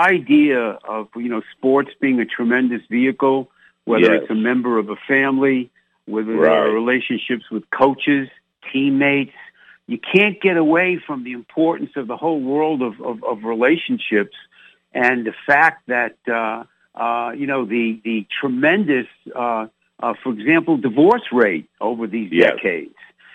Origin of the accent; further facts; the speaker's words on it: New York, United States; my favorite player growing up in New York, Willie Mays.